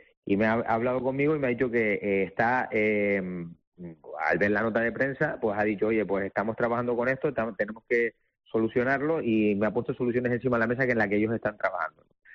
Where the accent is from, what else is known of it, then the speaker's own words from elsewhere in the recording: Canary Islands, Spain; En Canarias es una maravilla. Yo soy canario, me encanta vivir aquí.